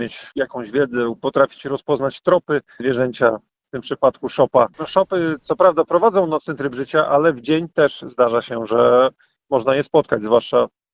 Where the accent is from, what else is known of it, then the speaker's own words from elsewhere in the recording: Olsztyn, Warmian-Masurian Voivodeship, Poland; Ja jestem oczywiście chłopakiem z miasta, urodzony i wychowany w Olsztynie, ale dużo bardzo czasu spędzałem u swoich dziadków na gospodarstwie na wsi, gospodarstwo przy lesie